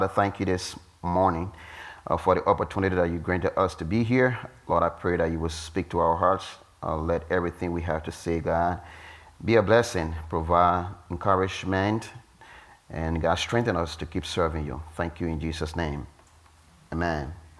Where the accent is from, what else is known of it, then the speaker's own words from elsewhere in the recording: Liberia; the community that I was raised up in Africa, where we have a lot of Pentecostal movements that are working very actively in Liberia.